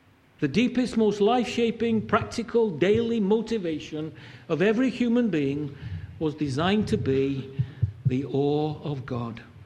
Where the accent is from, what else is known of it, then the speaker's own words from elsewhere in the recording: Manchester, North West England, United Kingdom; Because I come from Manchester